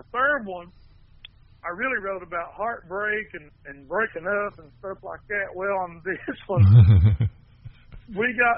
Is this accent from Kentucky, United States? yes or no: yes; Elkhorn City, Kentucky, United States; we're playing in my hometown of Elkhorn City.